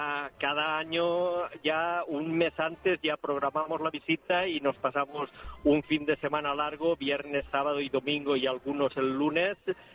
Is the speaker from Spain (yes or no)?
yes; Valencia, Valencian Community, Spain; soy de Valencia